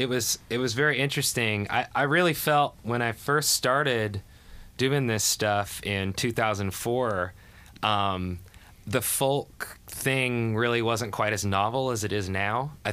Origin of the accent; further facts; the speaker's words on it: Lewiston, Idaho, United States; I grew up in Lewiston, Idaho, which is kind of the city of the area I'm from, and it has about, I'd say 30,000 people there.